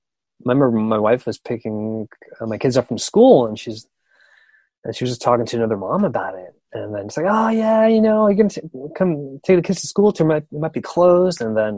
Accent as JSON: {"language": "English", "town": "Montreal", "region": "Quebec", "country": "Canada", "tie": "born or raised there", "said": "It's just like growing up in Montreal it's all the Canadians all the time."}